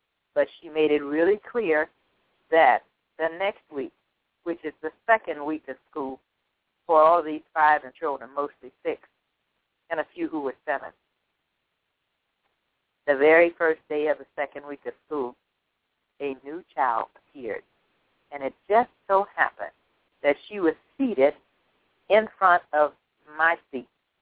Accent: Indiana, United States; I'm from Indiana, and in Indiana, it gets very cold in the winter.

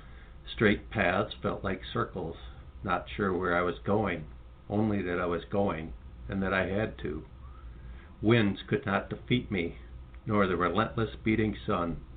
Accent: Waukesha, Wisconsin, United States; I'm a poet from Waukesha, Wisconsin

